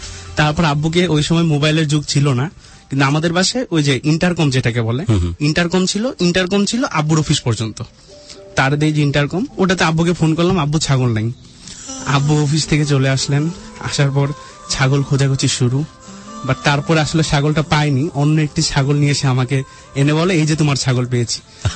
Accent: Jamalpur, Mymensingh Division, Bangladesh; আমার জন্ম জামালপুরে, একটি মফস্বল শহর, কিন্তু মফস্বল শহর হলেও আমি আমার সেই জামালপুর শহরটা, সেই শহরটাকে নিয়েই বেঁচে থাকতাম।

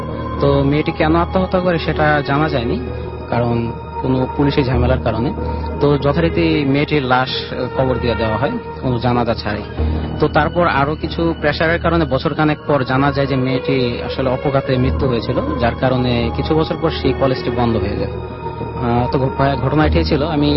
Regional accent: Dhaka, Dhaka Division, Bangladesh; আমি যাত্রাবাড়ির কোনাপাড়া থেকে এসেছি।

